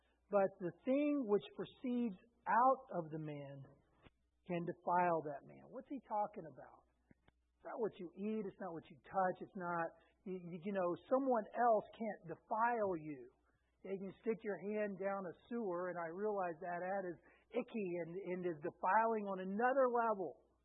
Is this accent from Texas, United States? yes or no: yes; Texas, United States; Yeah, I'm from Texas. I understand what spittoons are.